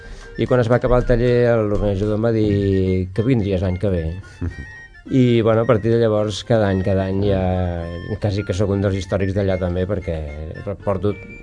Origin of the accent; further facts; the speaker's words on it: Catalonia, Spain; No, jo sóc català, etcètera, etcètera.